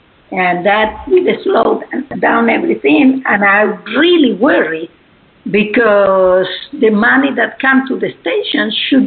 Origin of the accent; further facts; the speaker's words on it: Houston, Texas, United States; I'm from Houston.